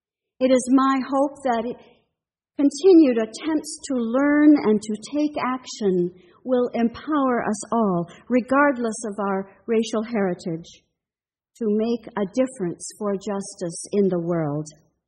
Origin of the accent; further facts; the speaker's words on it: Midwest, United States; And I'd ask you to bear with me as this Midwesterner attempts the language of the bayou.